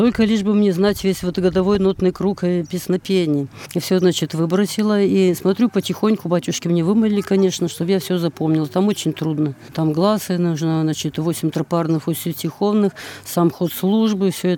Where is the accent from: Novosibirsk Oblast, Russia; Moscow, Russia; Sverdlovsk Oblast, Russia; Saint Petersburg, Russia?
Sverdlovsk Oblast, Russia; Kamensk-Uralsky; Город Каменск-Уральский.